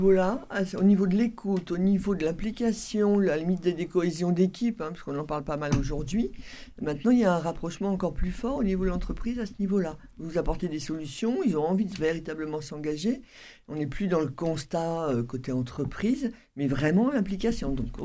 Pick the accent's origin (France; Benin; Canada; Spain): France; Normandy; now in Toulouse, France; Je suis normande exilée ici depuis 20 ans.